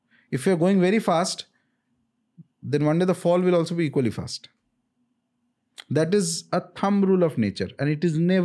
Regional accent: India; I'm speaking to you in English, but still I'm an Indian, right? I'm not a foreigner.

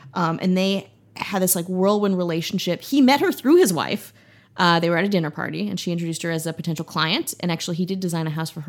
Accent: Milwaukee, Wisconsin, United States; I'm from Milwaukee, which is about 2 hours away, and it's maybe 30 minutes from Madison, the capital of Wisconsin.

